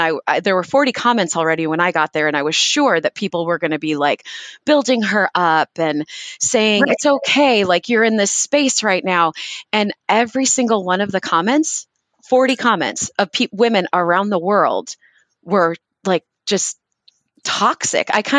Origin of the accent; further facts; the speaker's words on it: Minnesota, United States; So yeah, I am a Midwest girl. I grew up in Minnesota